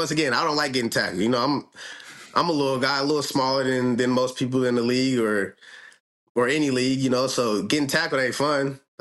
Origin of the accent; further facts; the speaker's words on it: United States; growing up in the States, you know, all we think about is the NFL.